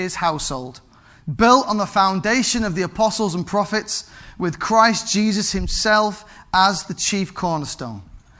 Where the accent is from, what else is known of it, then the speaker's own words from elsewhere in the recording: Manchester, North West England, United Kingdom; born there; I was born in Manchester.